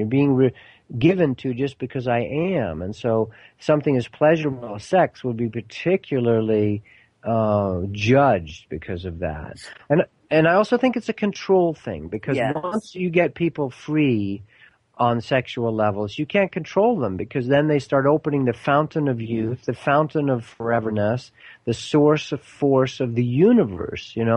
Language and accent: English; Sweden; Growing up in Sweden, too, it's like, sex is fine.